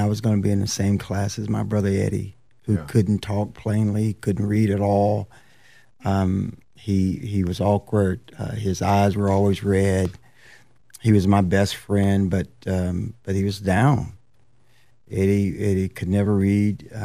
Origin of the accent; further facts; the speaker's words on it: Winston-Salem, North Carolina, United States; If you remember back in the day, especially growing up in Winston-Salem and surrounding areas, you got your report card through the mail.